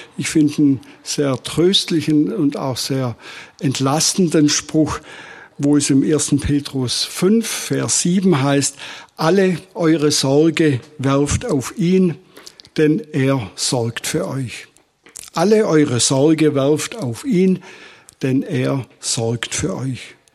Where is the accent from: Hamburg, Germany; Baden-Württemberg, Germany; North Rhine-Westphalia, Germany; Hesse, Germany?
Baden-Württemberg, Germany; Pfalzgrafenweiler; Wir kommen aus Pfalz-Grafenweiler, haben zwei erwachsene Töchter.